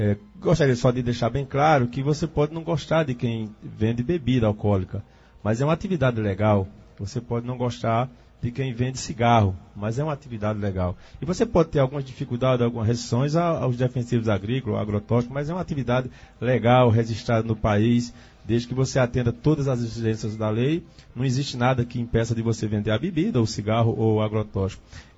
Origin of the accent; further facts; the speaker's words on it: Afogados da Ingazeira, Pernambuco, Brazil; moved away as an adult; also born or lived in Recife; Saí aos 18 anos de Afogado em Gazeira, numa situação extremamente adversa, saí inclusive sem falar com meu pai